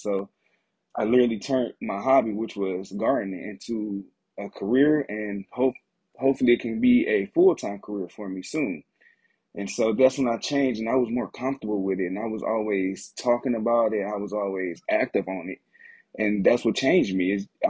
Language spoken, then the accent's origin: English; Detroit, Michigan, United States; I am from Detroit, Michigan. And so my background is I was born and raised here and always into the city life.